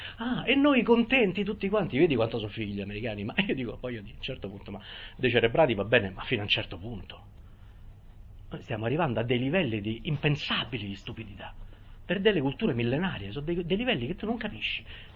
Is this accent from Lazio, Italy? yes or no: yes; Rome, Lazio, Italy; Io poi sono romano